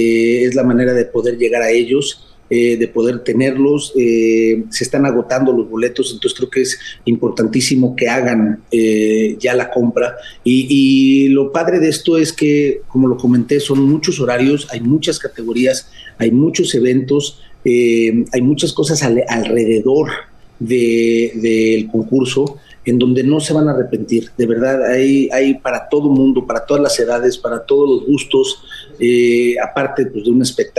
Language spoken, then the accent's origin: Spanish; Mexico; tenemos que estar muy agradecidos como mexicanos que el comité organizador invite y traiga este evento a México.